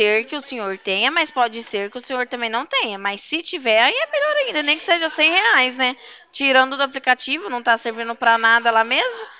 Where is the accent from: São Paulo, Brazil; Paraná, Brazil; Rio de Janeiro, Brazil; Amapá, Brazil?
Paraná, Brazil; Cornélio Procópio; Eu sou aqui de Cornélio, o senhor sabe Cornélio aqui, pertinho de Londrina?